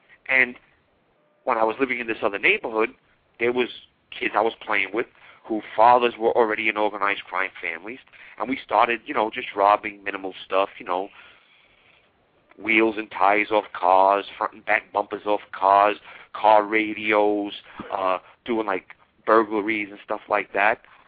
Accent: Brooklyn, New York, United States; I was raised in Williamsburg, Brooklyn, but at this time we had already moved to the Canarsie section.

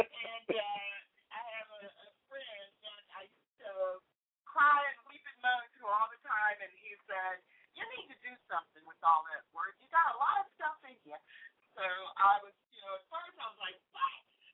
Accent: Liberty, Texas, United States; I am originally from Texas, born in Liberty. I'm 50 years old.

